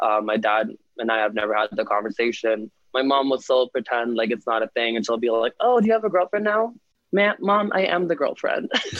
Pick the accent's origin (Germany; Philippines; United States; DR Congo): Philippines; I grew up in the Philippines actually, so I actually went to a Catholic school. I, you know, was learning about Jesus while being a Sikh or part of Sikhism.